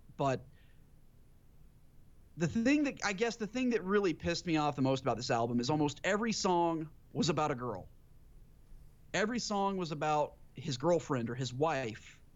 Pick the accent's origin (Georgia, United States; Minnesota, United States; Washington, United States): Georgia, United States; I grew up in Southwest Georgia